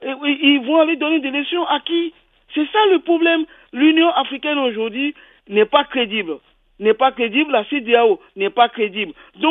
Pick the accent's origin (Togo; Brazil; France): Togo; Même chez nous au Togo, c'est toujours pareil.